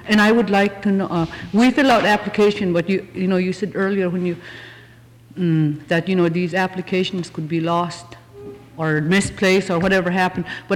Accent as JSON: {"language": "English", "town": "Brooklyn", "region": "New York", "country": "United States", "said": "I'm from Brooklyn."}